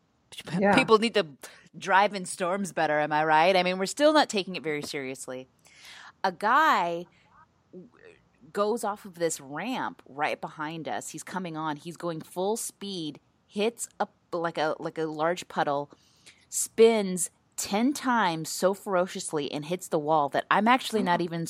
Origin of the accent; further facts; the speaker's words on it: Midwest, United States; And see, I'm from the Midwest. And when you're kind of, you know, tornadoes are just kind of a thing that we have tornado seasons and they're just a part of our life